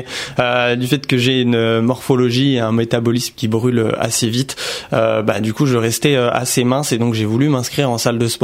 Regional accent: Argenteuil, Île-de-France, France; Alors moi, je suis d'Argenteuil.

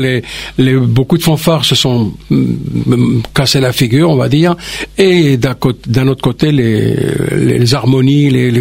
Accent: Spain; Moi, je suis espagnol, c'est pour ça.

